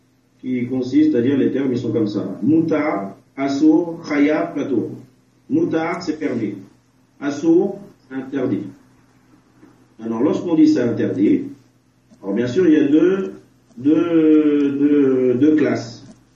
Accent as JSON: {"language": "French", "country": "France", "moved": "yes", "said": "Ça fait à peu près 10 ans que j'ai quitté la France. Donc ça, mon français n'est pas de manière bien."}